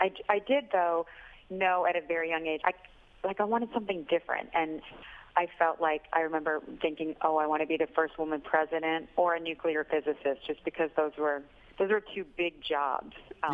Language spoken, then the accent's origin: English; DeKalb, Illinois, United States; I am. I'm from DeKalb, which is about 60 miles straight west.